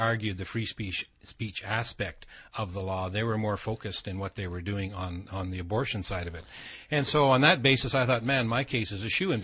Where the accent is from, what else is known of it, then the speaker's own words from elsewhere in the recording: Tumbler Ridge, British Columbia, Canada; I came down, I'm from Tumbler Ridge.